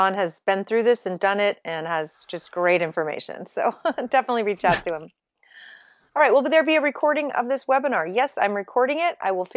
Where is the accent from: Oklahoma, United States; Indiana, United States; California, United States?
California, United States; being a Californian